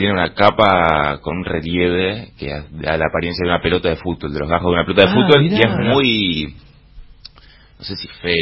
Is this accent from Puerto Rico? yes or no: no; Buenos Aires, Argentina; born there; Yo nací en La Paternal, ahora soy Agronomía.